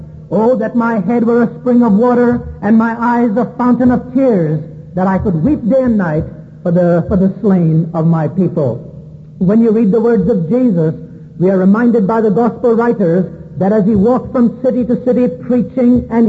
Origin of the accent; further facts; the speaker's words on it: New Delhi, Delhi, India; I remember when I was raised in India, many a time seeing this sight take place somewhere in the streets of the city of New Delhi.